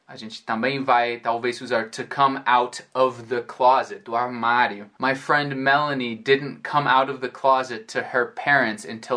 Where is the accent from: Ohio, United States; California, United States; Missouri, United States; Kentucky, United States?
Ohio, United States; Cleveland; born there; Remember, I was born in Cleveland, and the eclipse path will be right across the city.